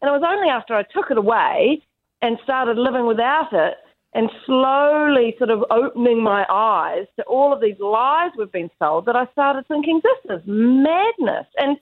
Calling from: New Zealand; I'm here from New Zealand.

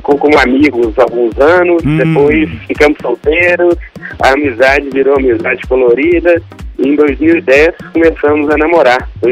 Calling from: Sete Lagoas, Minas Gerais, Brazil; Eu falo de Sete Lagoas, Minas Gerais.

